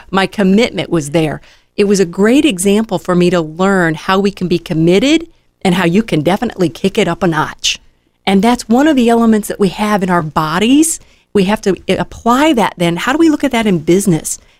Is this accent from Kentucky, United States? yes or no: no; Canton, Illinois, United States; Here, it was in Canton, Illinois.